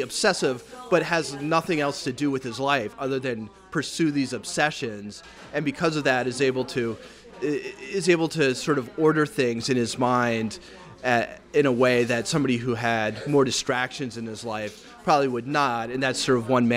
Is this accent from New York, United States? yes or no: yes; Syracuse, New York, United States; Well, I grew up in Syracuse, which is a very, ethnically diverse city.